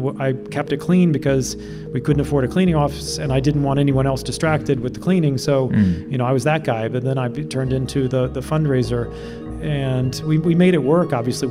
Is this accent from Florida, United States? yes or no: yes; Key Largo, Florida, United States; I mean, I was a nobody from Key Largo, and here are named venture capitalists.